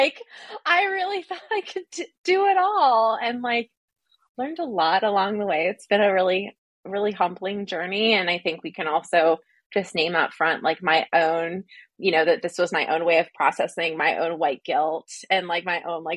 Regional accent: Singapore; growing up abroad, I grew up in Singapore, which was a place that was actively colonized.

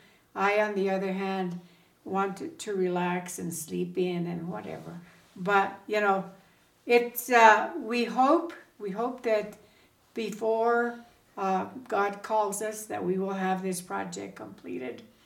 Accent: Antonito, Colorado, United States; Born and raised in Antonito. Yeah. Family of 12, yeah.

